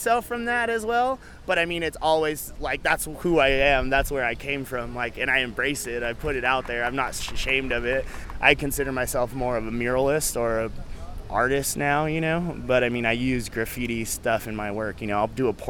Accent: Reno, Nevada, United States; I'm a artist from Reno, Nevada

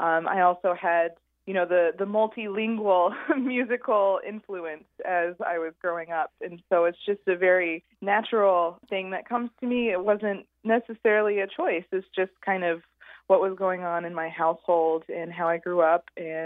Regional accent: Richmond, Kentucky, United States; Bluegrass specifically, because I grew up in Richmond, Kentucky, as you were saying, far away from the right.

